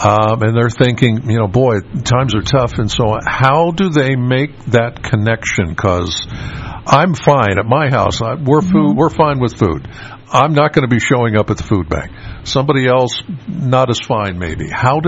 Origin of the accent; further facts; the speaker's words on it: Pennsylvania, United States; All right. Now, Elaine, I'm from Penns Valley.